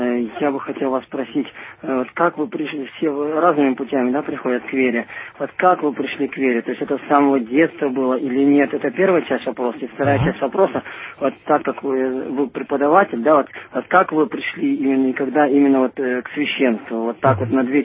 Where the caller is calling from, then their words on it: Yaroslavl, Yaroslavl Oblast, Russia; Добрый вечер, батюшка. Я звоню из Ярославля.